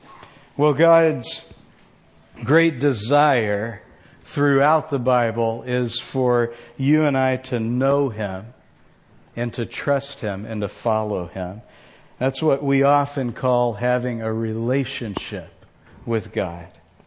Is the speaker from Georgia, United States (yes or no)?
no; Texas, United States; I had a football coach when I was growing up in Texas named Coach Vergara.